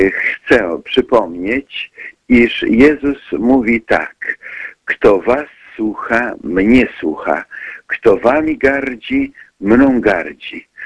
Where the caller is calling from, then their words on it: France; jestem z Francji, ale pozwolę też zabrać na ten temat głos